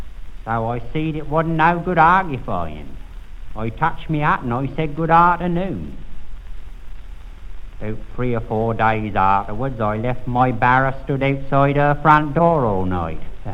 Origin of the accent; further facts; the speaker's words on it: Ivanhoe, United Kingdom; I was born and bred in Ivanhoe. I was born at my granny's. That's a nice little village, is Ivanhoe